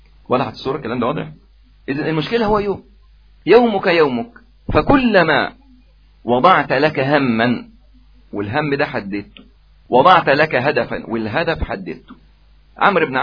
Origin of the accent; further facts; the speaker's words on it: Egypt; وذاك اكرش الكروش عندنا في مصر